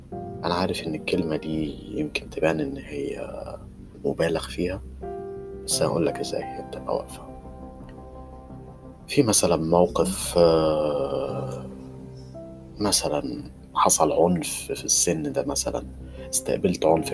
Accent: Egypt; احنا كشعب مصري جميل بنحب قوي الجدال

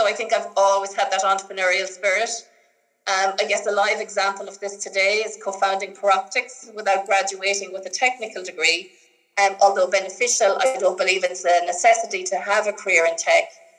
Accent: Kilconnell, Connacht, Ireland; So I'm from Kilconnell, just outside Ballinasloe in County Galway.

